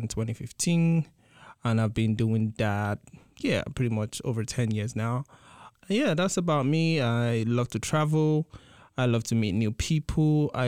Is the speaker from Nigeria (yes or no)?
yes; Nigeria; now in United States; I am from Nigeria. I moved to the United States 2 years ago.